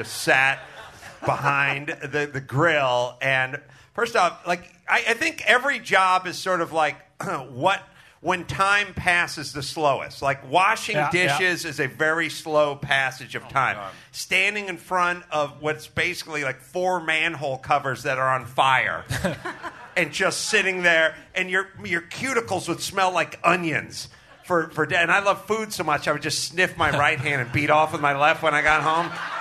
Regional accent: North Hollywood, California, United States; I didn't have that. I grew up in North Hollywood.

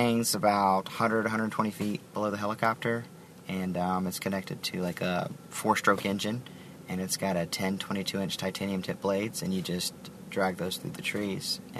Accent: Texas, United States; I'm actually from Texas originally, and I did my first solo at the Alliance Airport.

